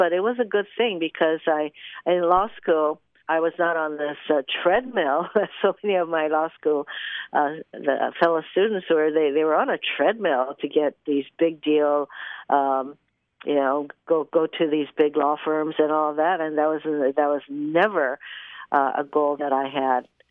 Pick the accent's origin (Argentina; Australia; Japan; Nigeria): Japan; now in Hawaii, United States; what it was like growing up in Japan, what it was like coming to Hawaii.